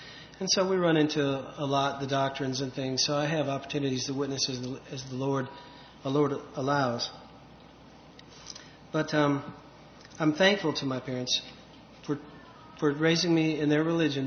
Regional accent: Braidwood, Illinois, United States; raised not too far from here. In a little town called Braidwood, about 50 or 60 miles south.

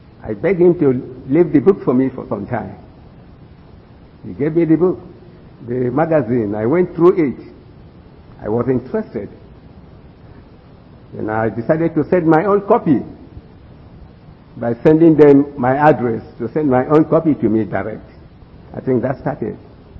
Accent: Lagos, Nigeria; So I come from Lagos Ecclesia, Nigeria, in Africa. And my class, as you may know, Lagos has been a very big city.

